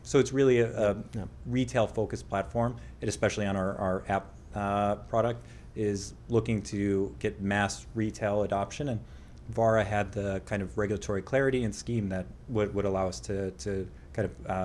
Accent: Buffalo, New York, United States; moved away as an adult; now in Dubai, United Arab Emirates; growing up in Buffalo, you know, traveling to Dubai, people thought this was like unheard of. And now to live there, it's something I'm super proud of.

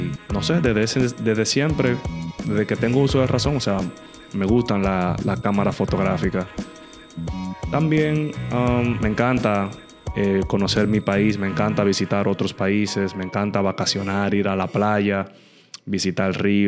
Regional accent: Azua, Dominican Republic; now in Santo Domingo, Dominican Republic; Soy de Azua, República Dominicana. Al momento de grabar este video tengo 35 años de edad. Actualmente vivo en Santo Domingo, capital de la República Dominicana.

